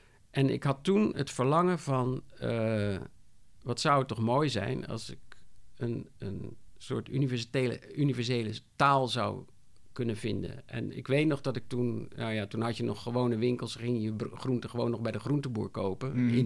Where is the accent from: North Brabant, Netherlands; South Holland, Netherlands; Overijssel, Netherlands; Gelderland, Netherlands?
South Holland, Netherlands; Rotterdam; Ik ga wel naar Rotterdam-Zuid, ik kom uit Rotterdam.